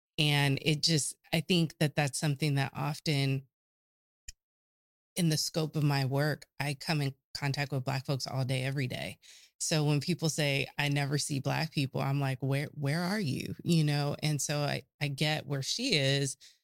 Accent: California, United States; where are my other folks here that, you know, growing up in California, our cultures are so rich.

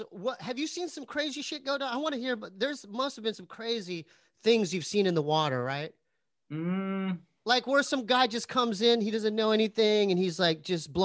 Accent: Poway, California, United States; me and my brother, you know, because we're from Poway, and so that's not near the ocean.

